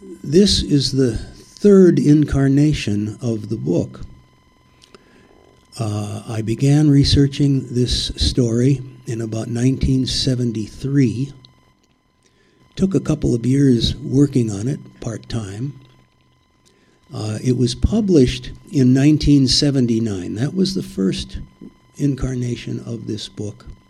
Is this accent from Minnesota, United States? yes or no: yes; Duluth, Minnesota, United States; moved away as an adult; And I was born and raised in Duluth. I spent my first 25 formative years there.